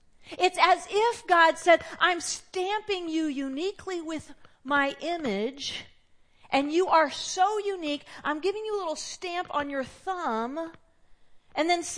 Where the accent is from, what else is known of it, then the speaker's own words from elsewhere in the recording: Redlands, California, United States; A few weeks ago, I had to travel to my hometown of Redlands, California.